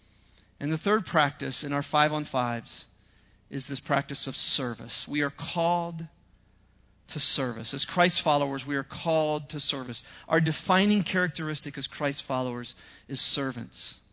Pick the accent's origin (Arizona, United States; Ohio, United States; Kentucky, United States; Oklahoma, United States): Ohio, United States; Cleveland, Ohio in 1933. And I remember as a kid thinking, this is so awesome that Superman was born in my home state.